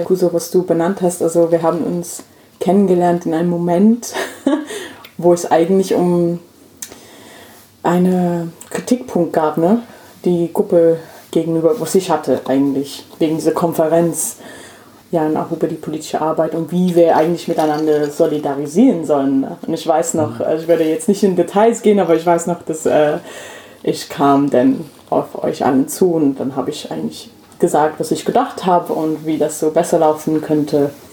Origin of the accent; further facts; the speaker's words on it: England, United Kingdom; German is a second language; now in Germany; genau, ich komme aus England. Ich bin British-Inderin. Eigentlich vor ein paar Wochen wurde ich auch eingebürgert. bin seit also ein Jahrzehnt hier in Deutschland